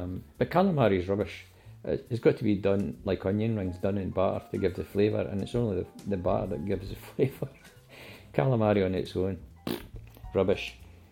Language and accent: English; Scotland, United Kingdom; And of course, being a Scot, I like a whiskey.